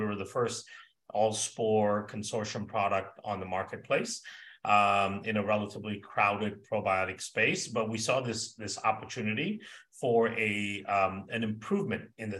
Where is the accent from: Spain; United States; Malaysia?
Malaysia; also born or lived in Singapore; I know I grew up in Malaysia and Singapore for part of my life